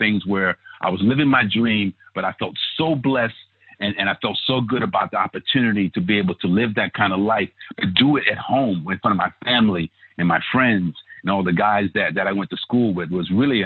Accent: Brooklyn, New York, United States; And I live a little closer to Shea Stadium because I grew up in Brownsville, Brooklyn.

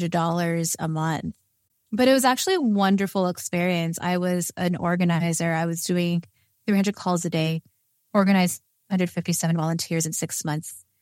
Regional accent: California, United States; And I am from Southern California, doing this podcast episode from Los Angeles.

